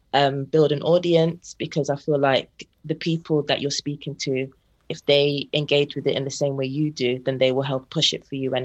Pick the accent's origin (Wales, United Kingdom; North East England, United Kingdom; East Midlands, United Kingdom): East Midlands, United Kingdom; Leicester; growing up in Leicester, there was a smaller Caribbean population